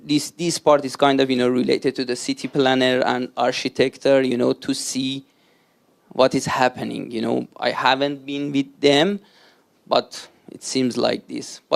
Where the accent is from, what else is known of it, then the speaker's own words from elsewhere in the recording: Iran; I'm originally from Iran